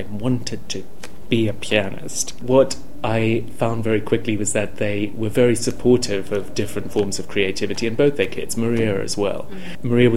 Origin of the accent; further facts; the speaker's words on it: Zimbabwe; it was just a lovely new thing for me to have as a young boy growing up in Zimbabwe